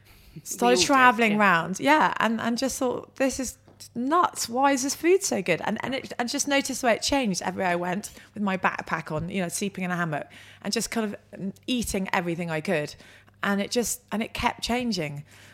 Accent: London, United Kingdom; I grew up in Shepherd's Bush. I just grew up in London

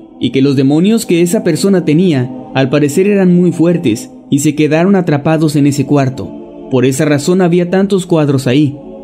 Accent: Chile; Cuando iba a la escuela en séptimo básico, como se dice en mi país, Chile, yo siempre me sentaba en el medio del salón

